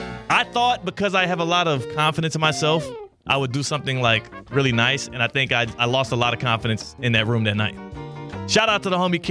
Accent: Miami, Florida, United States; But yes, I will rock my hometown team here and there in opposing ballparks.

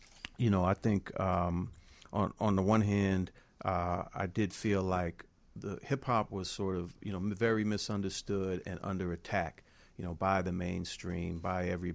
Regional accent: Washington, District of Columbia, United States; Well, you know, I grew up in Washington D.C. and you know, just kind of got into black music and black culture coming up, you know, in the city

